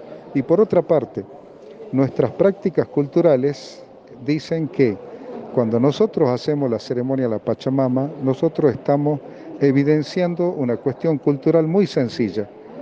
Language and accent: Spanish; Jujuy, Argentina; Y creemos que como argentinos, como jujeños, no merecemos este tipo de gobierno